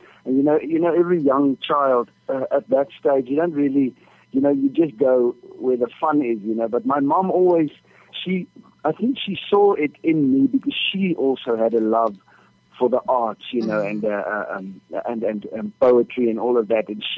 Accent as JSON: {"language": "English", "region": "Free State", "country": "South Africa", "tie": "born or raised there", "also_born_or_lived": "Cape Town / Pretoria", "said": "You know, I grew up in the Free State, but at that time, we were actually living in the Strand in Cape Town."}